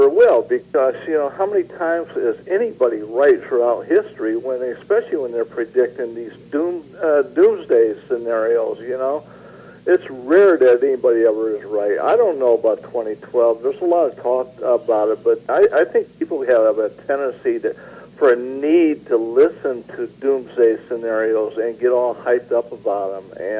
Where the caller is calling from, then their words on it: Phoenix, Arizona, United States; Hi, Kevin. … calling from Phoenix.